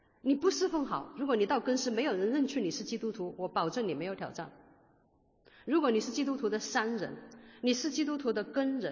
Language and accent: Chinese; China; 特别是我们中国人好多时候不敢讲真话的